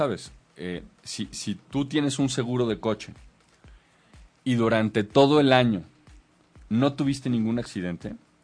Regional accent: Catalonia, Spain; now in Mexico; y te lo dice un catalán, yo soy catalán

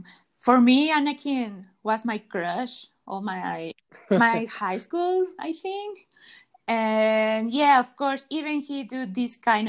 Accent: Mexico; like you say, I'm from Mexico. So in Mexico, we have a holiday called Día de los Muertos

